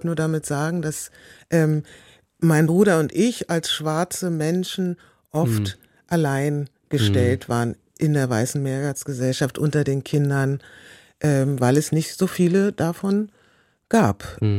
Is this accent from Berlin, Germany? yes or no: yes; Berlin, Germany; also born or lived in London; ich komme aus Berlin, Deutschland.